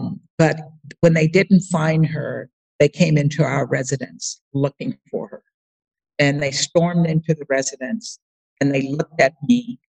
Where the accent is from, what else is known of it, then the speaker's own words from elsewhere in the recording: United States; now in Kenya; I'm not the person you're looking for. I'm an American. I live in Kenya.